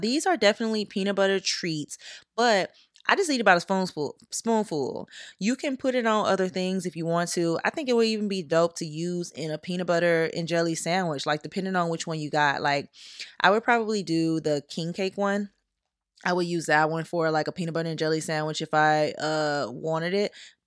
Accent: Louisiana, United States; because y'all know I'm from Louisiana, and it was around Mardi Gras.

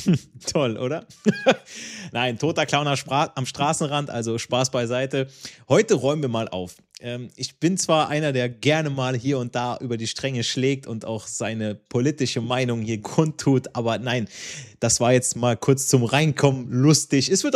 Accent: Berlin, Germany; Icke bin Berliner.

